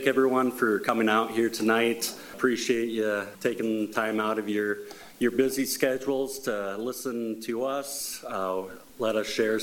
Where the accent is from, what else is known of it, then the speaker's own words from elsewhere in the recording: Shelby, Montana, United States; now in Bozeman, United States; I'm a Highline kid. I grew up in Shelby, Montana, and came down here to MSU, got my electrical engineering degree.